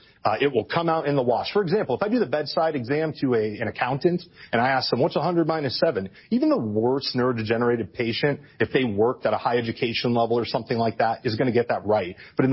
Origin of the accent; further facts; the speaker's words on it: United States; Well, because, you know, I'm an American before everything.